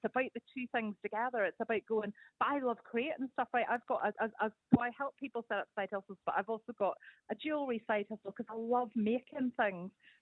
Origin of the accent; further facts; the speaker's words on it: Belfast, Northern Ireland, United Kingdom; now in Edinburgh, United Kingdom; I live in Edinburgh now, but I'm originally from Belfast, so I've got a bit of a kind of eclectic Celtic accent here